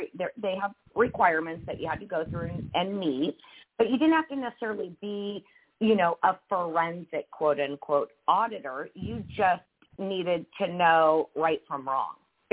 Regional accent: Oregon, United States; now in Arizona, United States; So originally I'm from Oregon and moved here 5 years ago to Arizona.

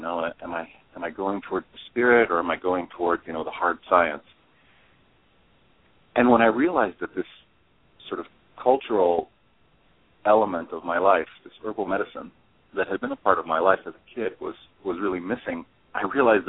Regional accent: Italy; Well, I was born and raised in Italy. I spent most of my time there in the middle of the Arc of the Alps in this region called the Dolomite region.

